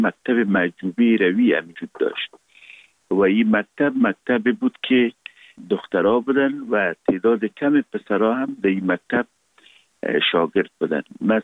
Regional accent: Kabul, Afghanistan; born there

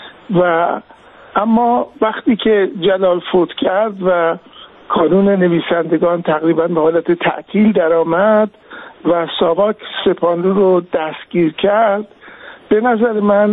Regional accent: Iran; now in London, United Kingdom; بعد که من از ایران آمدم بیرون و نموندم

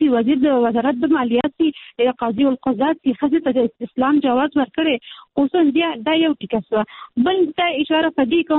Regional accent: Peshawar, Khyber Pakhtunkhwa, Pakistan; زما پیدایش په پېښور کې شوې ده زه په پېښور کې لوی شوې یم

